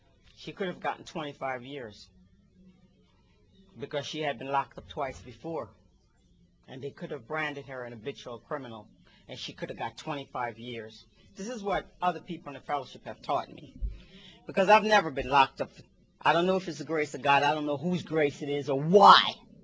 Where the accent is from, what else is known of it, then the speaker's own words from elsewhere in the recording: Jamaica; I come from the islands, y'all. I come from Jamaica.